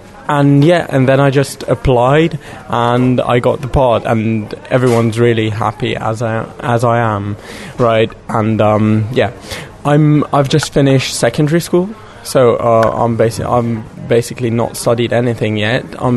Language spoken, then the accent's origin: English; Slovenia; English is a second language; I'm 19 years old and I'm from Slovenia, so I'm representing Slovenia in this project.